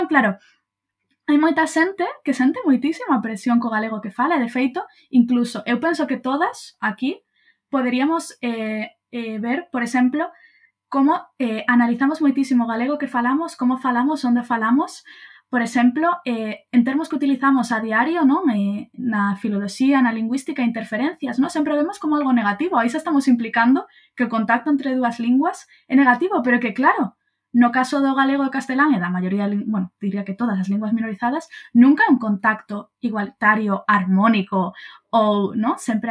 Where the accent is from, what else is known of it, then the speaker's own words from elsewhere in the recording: Moaña, Galicia, Spain; valoro este o meu sotaque, valoro as miñas variedades, ¿no?, os termos que igual só se usan en moañas